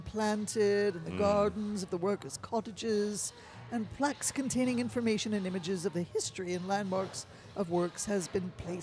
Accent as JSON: {"language": "English", "town": "Sellersville", "region": "Pennsylvania", "country": "United States", "tie": "born or raised there", "said": "Growing up in Sellersville, Pennsylvania, my grandparents lived in Perkasie, a neighboring town 1 mile over."}